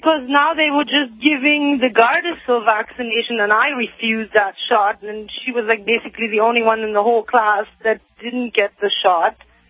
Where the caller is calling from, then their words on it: Ontario, Canada; I'm calling from Ontario, Canada.